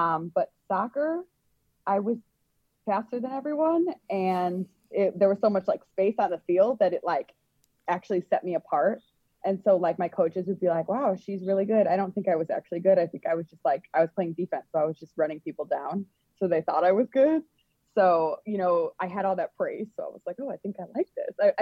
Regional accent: Elk Grove, United States; I grew up in Elk Grove community.

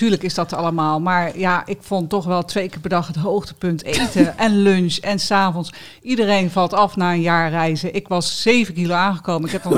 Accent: Wateringen, South Holland, Netherlands; born there; ik ben geboren in het Westland, in Wateringen. En ik woon in Noodorp.

